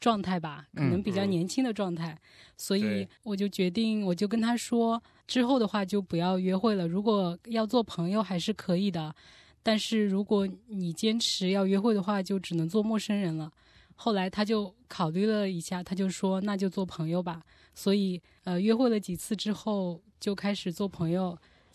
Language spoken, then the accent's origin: Chinese; Suzhou, Jiangsu, China; also born or lived in Sichuan / Yangzhou / Shanghai; 我是出生在四川的，小时候大概3岁的时候随爸爸工作的关系，我们就搬到了苏州，然后我是在苏州长大的，去扬州上了大学，大学毕业之后就到上海去工作了。